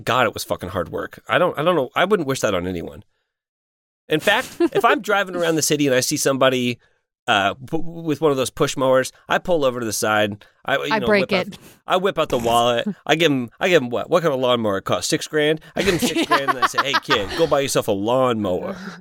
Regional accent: Indiana, United States; I grew up in Indiana where it's like, oh, a lawnmower? I need a lawnmower.

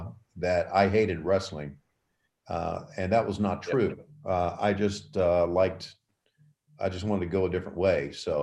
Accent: Marietta, Georgia, United States; from Marietta.

